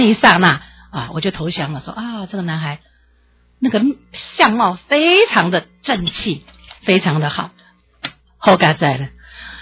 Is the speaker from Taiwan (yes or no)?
yes; Taiwan; 我觉得我是台湾人，我是架杠台湾人，我是站得很挺的，我们是不需要趴在地上亲吻这块土地的，因为这块土地已经在我们的心中了。